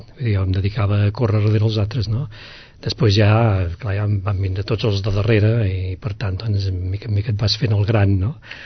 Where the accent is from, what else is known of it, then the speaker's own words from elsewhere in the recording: Sabadell, Catalonia, Spain; born there; Aquí a Sabadell, sí.